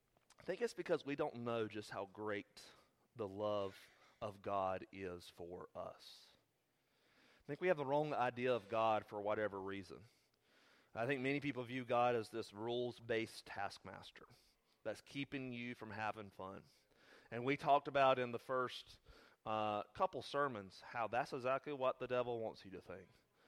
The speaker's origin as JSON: {"language": "English", "country": "United States", "tie": "born or raised there", "said": "I grew up in church. I grew up in Randolph County. I grew up in church culture."}